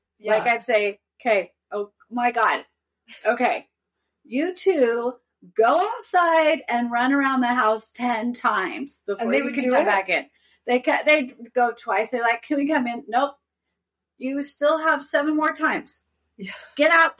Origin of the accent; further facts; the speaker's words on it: Utah, United States; and I were raised in Utah, which is a Mormon's